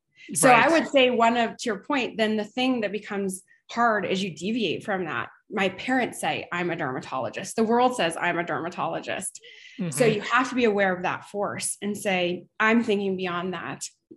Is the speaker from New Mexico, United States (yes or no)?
yes; Los Alamos, New Mexico, United States; You know, I grew up in Los Alamos, New Mexico, and you know, there was a culture there that's about, you don't pigeonhole, you think beyond